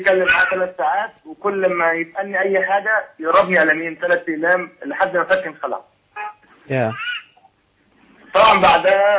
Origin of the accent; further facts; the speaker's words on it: Palestine; انا فلسطيني الجنسية.